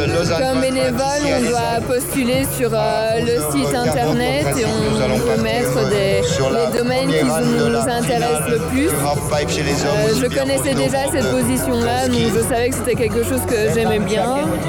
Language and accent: French; Belgium; je viens de Belgique